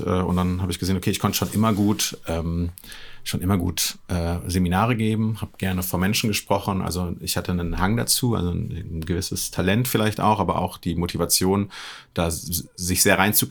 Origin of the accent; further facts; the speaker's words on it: Hesse, Germany; ich komme ursprünglich aus Hessen.